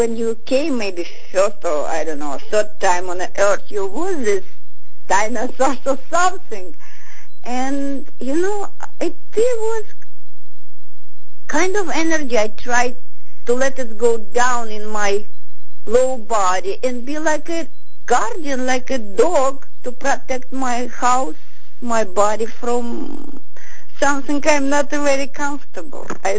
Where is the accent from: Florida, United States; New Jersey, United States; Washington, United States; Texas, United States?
New Jersey, United States; I'm from New Jersey.